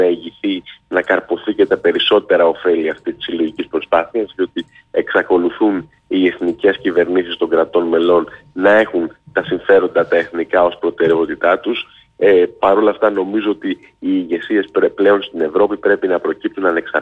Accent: Athens, Attica, Greece; moved away as an adult; also born or lived in Chicago; now in Brussels, Belgium; έλκω την καταγωγή μου από τα Χανιά, μεγάλωσα στην Αθήνα, πήγα στη νομική Αθηνών και μετά από την νομική Αθηνών πήγα στην Αμερική, ήμουν στο Πανεπιστήμιο του Σικάγο και μετά είμαι στις Βρυξέλλες

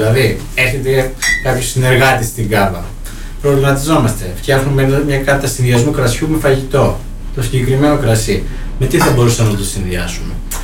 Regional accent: Agios Nikolaos, Crete, Greece; Κατάγομαι εγώ τον Άγιο Νικόλαο, γέννημα Θρέμα

